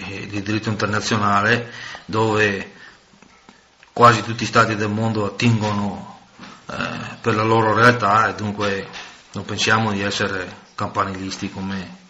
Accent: Veneto, Italy; come veneti

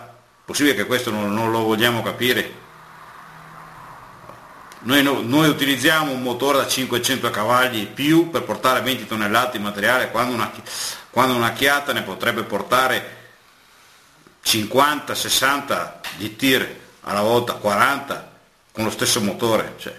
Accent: Veneto, Italy; È chiaro che noi come veneti questo non lo accettiamo più

